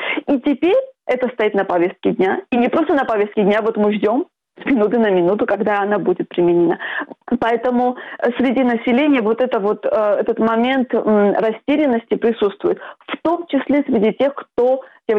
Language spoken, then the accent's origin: Russian; Georgia; now in Barcelona, Spain; ты знаешь, что я из Грузии